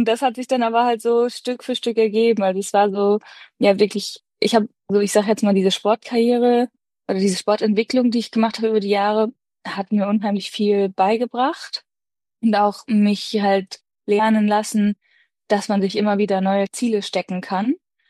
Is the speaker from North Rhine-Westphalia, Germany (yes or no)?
no; Osnabrück, Lower Saxony, Germany; now in Hamburg, Germany; ich komme ursprünglich aus Osnabrück